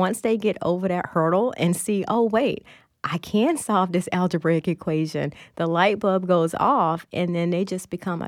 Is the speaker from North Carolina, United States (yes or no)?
no; Dublin, Georgia, United States; I grew up in Dublin, Georgia, which is a very small town in central Georgia. So very small. Everyone knows everyone. My graduating class only had 100 students in it.